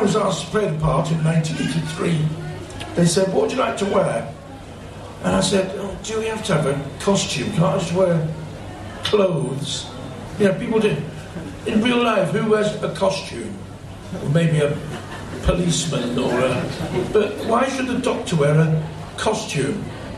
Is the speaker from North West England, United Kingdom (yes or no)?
yes; Rochdale, North West England, United Kingdom; Passing over the fact, I come from Rochdale